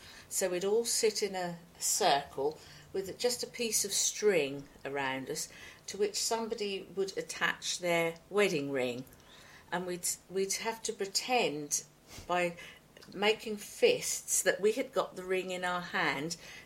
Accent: Mendlesham Green, East of England, United Kingdom; also born or lived in Ipswich; I was born on April the 27th, 1956. My parents lived on Mendlesham Green, but I was actually born in Ipswich Hospital.

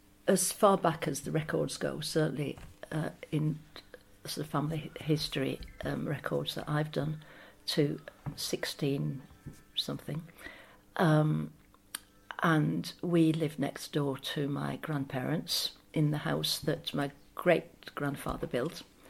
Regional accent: Askrigg, Yorkshire and the Humber, United Kingdom; moved away as an adult; I was born and brought up in Askrig at the top of Wensleydale.

